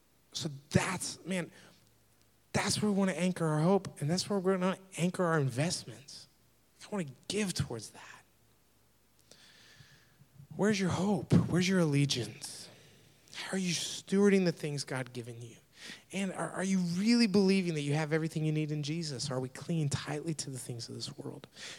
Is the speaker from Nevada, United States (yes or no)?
no; The Woodlands, Texas, United States; I grew up in the Woodlands.